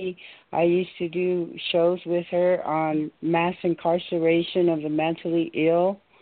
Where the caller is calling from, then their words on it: Denver, Colorado, United States; I'm calling from Denver, Colorado.